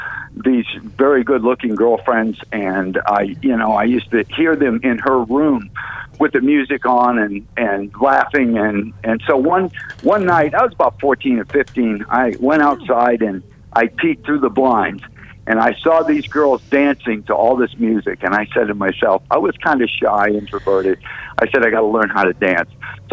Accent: Florida, United States; I live on the east coast of Florida. I'm a Florida boy.

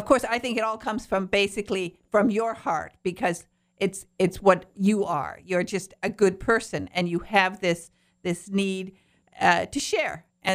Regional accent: Michigan, United States; now in Clearwater, United States; I'm from Upper Michigan, from the Upper Peninsula. I'm a Youper. And my brother, who still lives up there, has plenty of snow, lots of snow.

